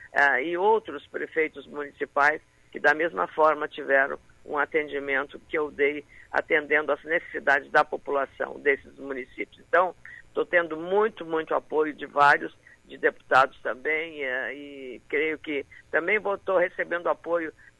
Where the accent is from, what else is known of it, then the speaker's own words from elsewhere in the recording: Lagoa Vermelha, Rio Grande do Sul, Brazil; o prefeito de Lagoa Vermelha, da minha terra, com o coração generoso que foi pela gratidão do que eu fiz pela minha terra